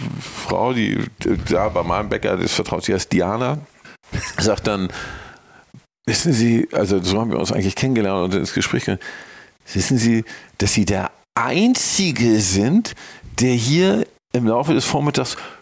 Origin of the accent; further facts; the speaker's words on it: Hamburg, Germany; und als Hamburger oder Norddeutscher kann man auch sagen